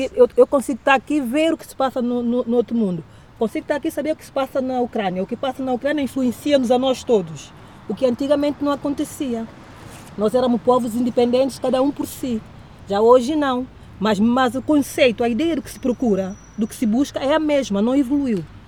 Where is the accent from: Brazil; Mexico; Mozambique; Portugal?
Portugal; Lisbon; tenho 44 anos, sou de Lisboa e sou técnica superior. Eu trabalho no Instituto Público, por acaso até no Instituto de Habitação e Reabilitação Urbana.